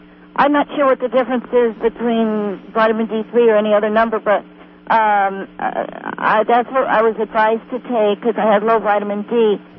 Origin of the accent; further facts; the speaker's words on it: Silverstone, East Midlands, United Kingdom; I'm from Silverstone, by the way.